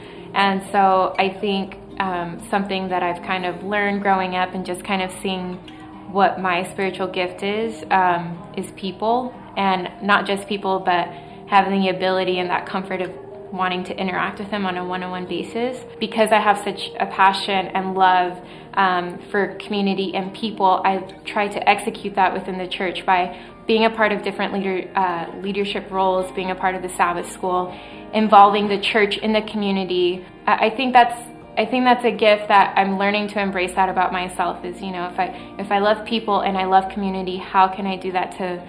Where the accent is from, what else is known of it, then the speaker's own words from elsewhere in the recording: Las Vegas, Nevada, United States; I live away from my family. I'm from Las Vegas, Nevada